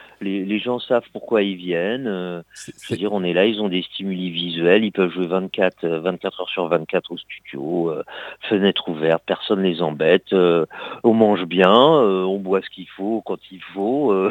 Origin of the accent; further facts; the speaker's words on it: Paris, Île-de-France, France; même si moi je suis parisien